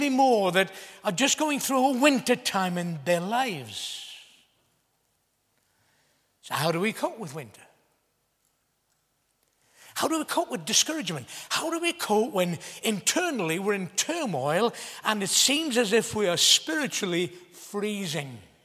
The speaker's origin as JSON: {"language": "English", "town": "Ballymoney", "region": "Northern Ireland", "country": "United Kingdom", "said": "I come from Ballymoney, the wild north."}